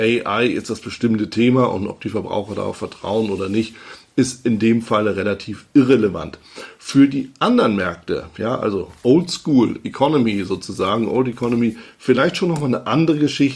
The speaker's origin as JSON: {"language": "German", "region": "Hamburg", "country": "Germany", "tie": "born or raised there", "said": "begrüße Sie ganz, ganz, ganz herzlich aus meiner Heimatstadt, mehr oder weniger Heimatstadt, aus Hamburg."}